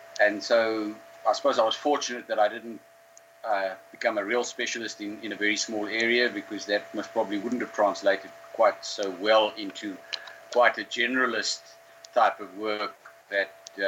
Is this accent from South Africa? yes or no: yes; Karoo, South Africa; I grew up in the Karoo, close to where I'm living now. My father's still living there, and he grew up there as well.